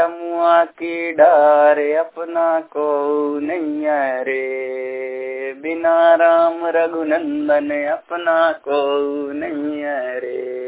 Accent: Imariya, Madhya Pradesh, India; मैं ग्राम इमरिया से हूँ, जिला कटनी।

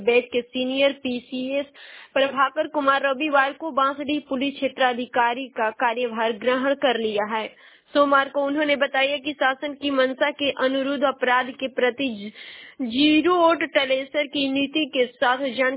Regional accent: Uttar Pradesh, India; और मैं बलिया जिले की निवासी हूँ।

